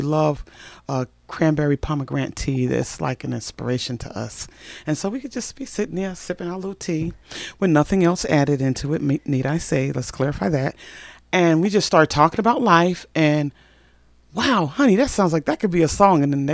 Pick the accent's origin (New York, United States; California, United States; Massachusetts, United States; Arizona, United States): New York, United States; Brooklyn; Oh, believe it or not, Brooklyn, New York.